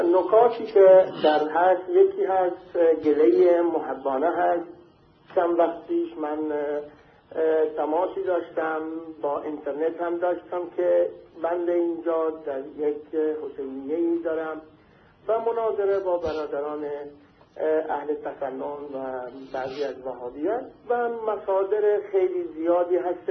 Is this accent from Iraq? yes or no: yes; Iraq; Persian is a second language; من بنده عراقی هستم ولی خب فارسی رو یاد گرفتم